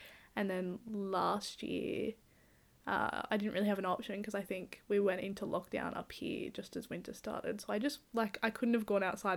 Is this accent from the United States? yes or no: no; Orange, New South Wales, Australia; also born or lived in Dubbo; I grew up in Orange, and then I moved to Dubbo when I was like 10.